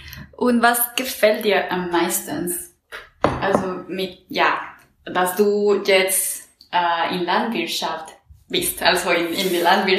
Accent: Mexico City, Mexico; German is a second language; ich komme aus Mexiko-Stadt, wo ja, es ist eine große urbane Bereich oder ja, eine richtige große Stadt.

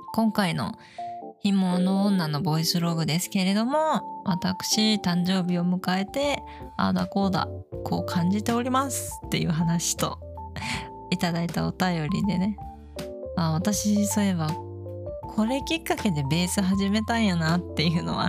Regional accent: Gifu, Japan; moved away as an adult; now in Nagoya, Japan; 現在は地元の岐阜を出て1年ほどね、もうすぐ1年なりますけど、名古屋で一人暮らしをしておりますが、

